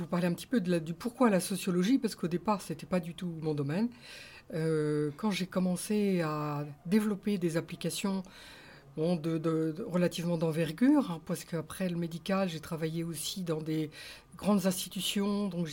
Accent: Roubaix, Hauts-de-France, France; je me suis souvenu de mes origines parce que je suis de Roubaix. Et j'ai eu envie de toucher à l'univers du textile. J'ai grandi entouré de toutes les cheminées d'usines à Roubaix.

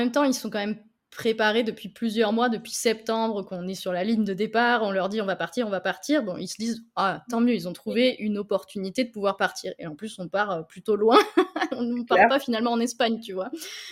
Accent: France; on est français.

